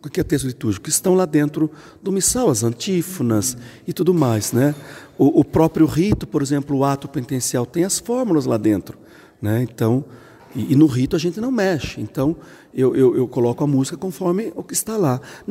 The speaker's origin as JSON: {"language": "Portuguese", "region": "São Paulo", "country": "Brazil", "tie": "born or raised there", "lives_now": "Brasília, Brazil", "said": "eu sou jesuíta, né? E na minha infância eu sou do interior de São Paulo, atualmente lá em Brasília como assessor na comissão de música de liturgia, né?"}